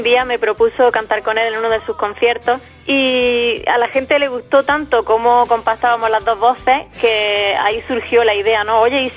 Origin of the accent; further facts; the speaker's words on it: Granada, Andalusia, Spain; Sí, somos de Granada.